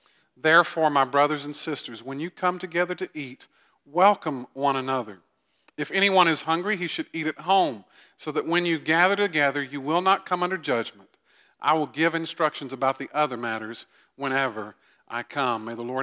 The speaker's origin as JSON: {"language": "English", "town": "Augusta", "region": "Georgia", "country": "United States", "tie": "born or raised there", "said": "I grew up in Augusta, as many of you know. I grew up in a larger church there."}